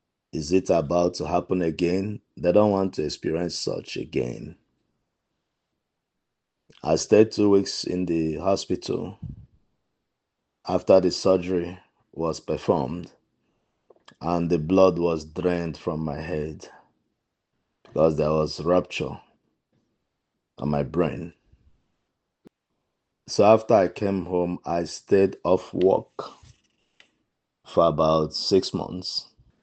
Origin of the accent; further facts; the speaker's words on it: Nigeria; I am 51 years old. I'm from Africa, Nigeria.